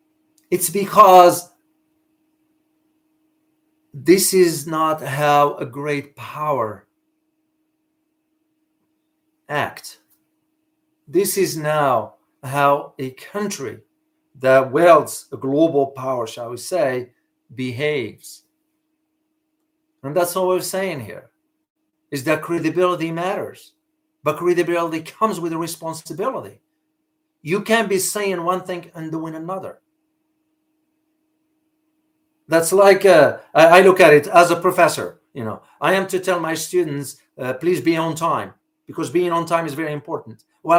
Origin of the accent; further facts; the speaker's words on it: United States; I'm an American, you know